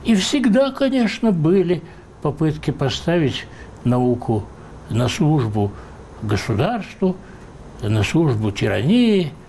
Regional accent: Georgia; я сам армянин, который родился и вырос в Грузии.

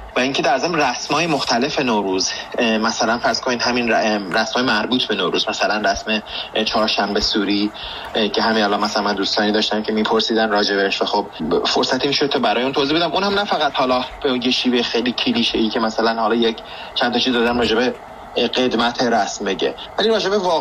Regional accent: Iran; برای من به عنوان یک ایرانی که خیلی هویت ملیش براش مهمه

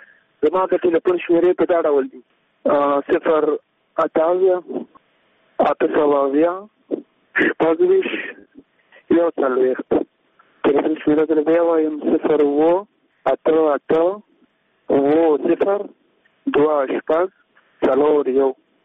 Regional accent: Kunar, Afghanistan

